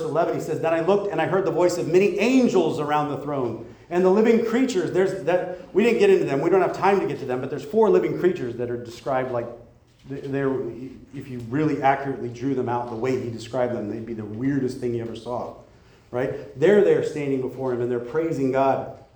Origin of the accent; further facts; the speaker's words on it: Nebraska, United States; now in California, United States; When I grew up in Nebraska and a thunderstorm came through, stuff fell off the shelves when that lightning hit.